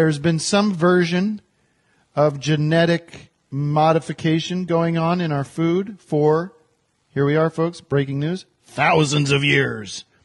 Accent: Brooklyn, New York, United States; Hey, how you doing? I'm from Brooklyn.

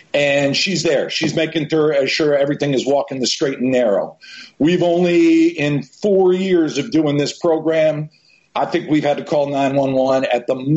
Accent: Tulsa, Oklahoma, United States; God forbid I'm from Tulsa. I'm not from Miami. I'm not from New York City. I'm not from Los Angeles.

